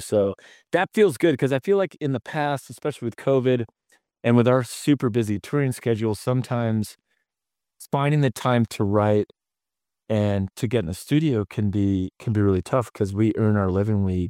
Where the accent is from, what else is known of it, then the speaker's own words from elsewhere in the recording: Arizona, United States; you know, and my family's honky tonk out in the ranch where I grew up in Arizona.